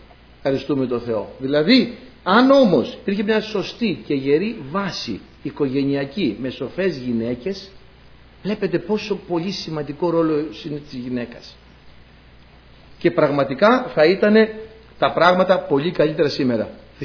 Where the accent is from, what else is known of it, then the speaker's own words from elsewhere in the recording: Greece; Το χωριό μου, ιστορικά μιλάμε τώρα, έτσι, καταγεγραμμένη ιστορία, είναι η πρώτη κοινότητα της Ελλάδος που είχε εκλεγμένη γυναίκα πρόεδρο. Ιστορικά. Καταγεγραμμένο στην ιστορία, όχι έτσι. Το 1950 τόσο είχε γυναίκα πρόεδρο το χωριό μου. Είμαι δηλαδή από προοδευτικό μέρος